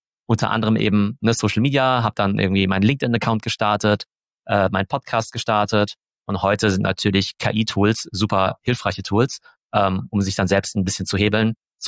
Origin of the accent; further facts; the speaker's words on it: Karlsruhe, Baden-Württemberg, Germany; born there; Also ich komme gebürtig aus Karlsruhe, ne, ja. So eine mittelgroße Stadt, 300.000 Einwohner in Baden-Württemberg.